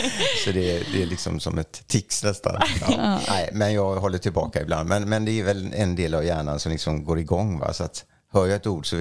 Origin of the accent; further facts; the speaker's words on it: Dehradun, Uttarakhand, India; now in Sweden; I en stad som heter Dehradun i norra Indien som ligger alldeles vid Himalaya bergen börjar. Så jag är född uppe i Himalayabergen på 3000 meters höjd faktiskt.